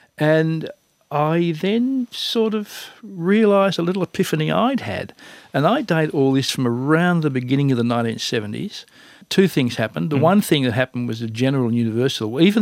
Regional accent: Australia; if we have to be defined as Australian, we define ourselves by Vegemite.

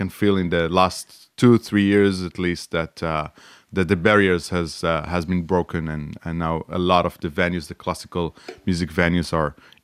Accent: Beersheba, Southern District, Israel; where I grew up in Be'er Sheva in Israel, there was a youth mandolin orchestra

